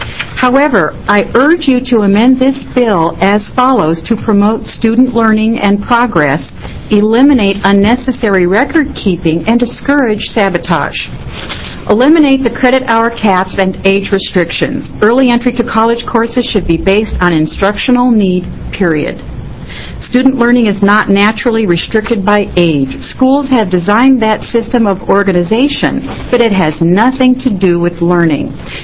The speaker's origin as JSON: {"language": "English", "town": "Portland", "region": "Oregon", "country": "United States", "said": "I'm from Portland, Oregon."}